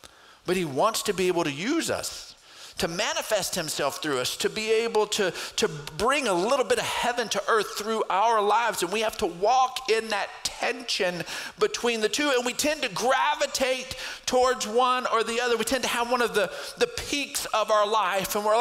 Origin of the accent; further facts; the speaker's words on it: Texas, United States; If I get too focused on my citizenship as an American, as a Texan, some of the struggles that we're dealing with right now, it can begin to take me off course.